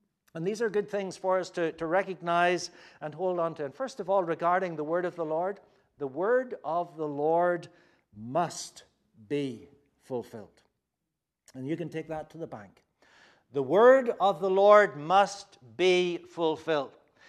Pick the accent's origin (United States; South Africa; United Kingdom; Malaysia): United Kingdom; We, as British school children, we were reminded of the famous words of Winston Churchill